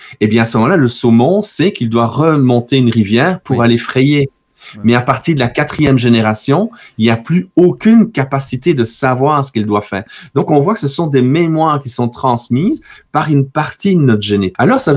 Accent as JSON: {"language": "French", "town": "Liège", "region": "Wallonia", "country": "Belgium", "said": "Je suis originaire de Liège, qui est la première ville sur le chemin des Allemands quand ils ont décidé d'attaquer la France et l'Angleterre, aussi bien en 1914 qu'en 1940. Donc, ma ville natale"}